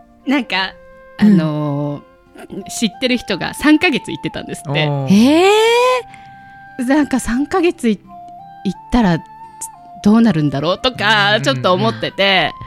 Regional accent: Okinawa, Japan; 特に私沖縄の人、

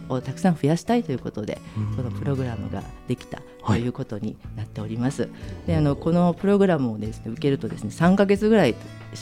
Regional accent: Kumamoto, Japan; born there; now in Nishinomiya, Japan; 私は熊本に生まれまして、うん、今は兵庫県西宮市に住んでおります。

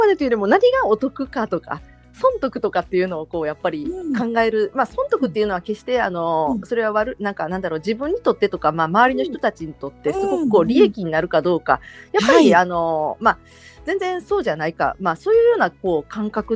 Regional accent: Hyogo, Japan; now in Kanagawa, Japan; はい、そうです、兵庫県で、はい、兵庫県の出身です

